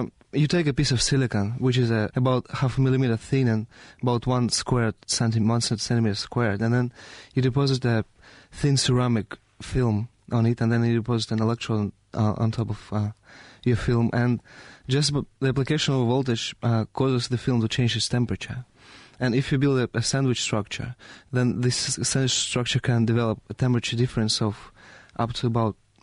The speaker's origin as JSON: {"language": "English", "country": "Russia", "second_language": "English", "said": "Yes, I'm from Russia."}